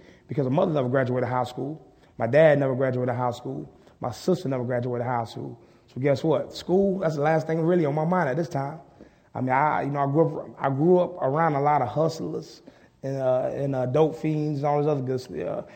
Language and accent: English; Conway, South Carolina, United States; the culture I grew up in. I'm from Race Path. Some of you may know where Race Path at in Conway, but Race Path is one of the worst areas in Conway.